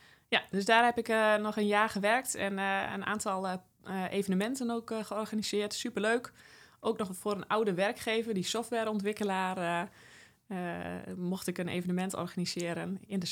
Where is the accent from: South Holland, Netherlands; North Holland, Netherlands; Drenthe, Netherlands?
Drenthe, Netherlands; Ik ben een Drent, geboren en getogen. Dat kun je misschien ook nog wel een beetje horen.